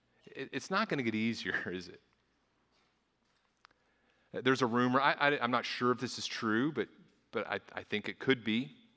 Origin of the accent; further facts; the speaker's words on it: Midwest, United States; I'm a Midwesterner.